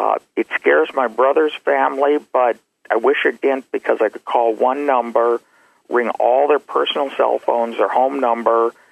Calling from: Detroit, Michigan, United States; calling from Detroit, Michigan.

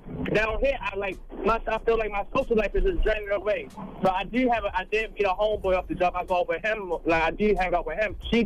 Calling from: Orlando, Florida, United States; also born or lived in Baltimore; I'm calling from Orlando. I just moved here from Baltimore.

